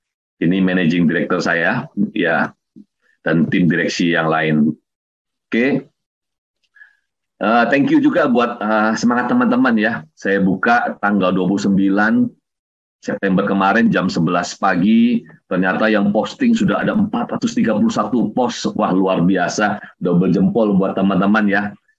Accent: Balikpapan, East Kalimantan, Indonesia; born there; Salam Pak, saya juga dari Balikpapan, saya lahir di Balikpapan.

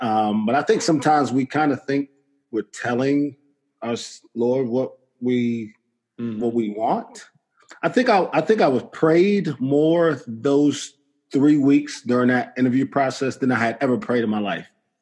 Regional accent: Brooklyn, New York, United States; I grew up in Brooklyn, New York, and I got four sisters and no brothers.

